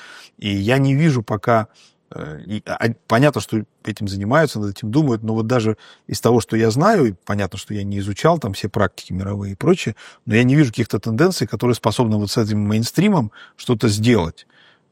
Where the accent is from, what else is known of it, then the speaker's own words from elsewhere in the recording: Russia; И мы там, второкурсники из России, мы вообще на чужом языке